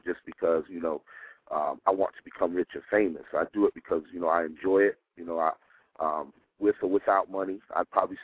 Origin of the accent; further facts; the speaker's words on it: Newport News, Virginia, United States; So, and plus, I'm from Newport News, Virginia, so you know that's a great influence on me.